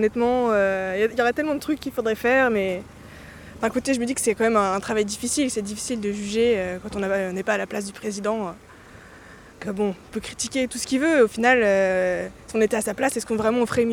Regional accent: Nantes, Pays de la Loire, France; Ouais, je suis nantaise.

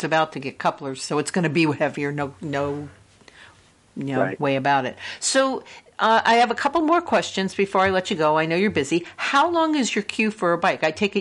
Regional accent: Ohio, United States; You know, maybe we're from Ohio, but we know what we're doing.

